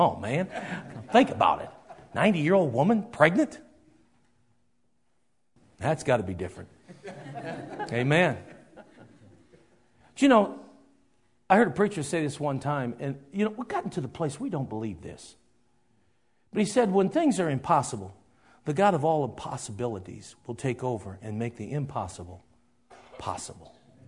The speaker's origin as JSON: {"language": "English", "town": "Detroit", "region": "Michigan", "country": "United States", "lives_now": "Dubuque, United States", "said": "I was from Detroit."}